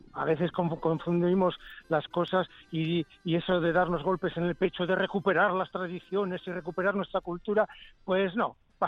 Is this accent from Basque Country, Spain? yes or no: yes; Basque Country, Spain; por lo menos en el País Vasco, si seguimos existiendo como vascos es gracias a la jota